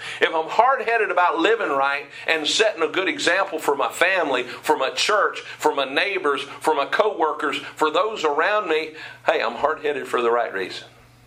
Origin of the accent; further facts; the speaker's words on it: Florida, United States; also born or lived in Maryland; I was born in Maryland. I grew up in Florida since I was two. I know both sides.